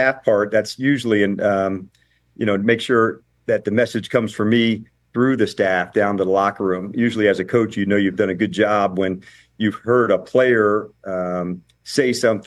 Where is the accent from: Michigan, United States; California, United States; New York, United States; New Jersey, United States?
New Jersey, United States; And so like for me growing up in New Jersey, the NFC East